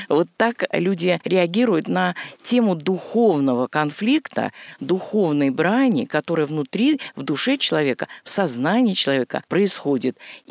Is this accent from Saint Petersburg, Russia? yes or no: no; Moscow, Russia; я из Москвы